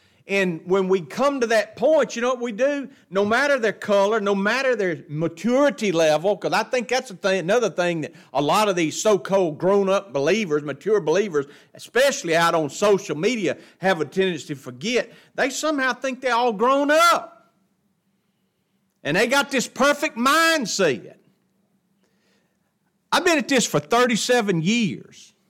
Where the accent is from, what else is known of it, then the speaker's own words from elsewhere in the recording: the South, United States; We're from the South. And from the South, it's like it was ingrained into us from our childhood.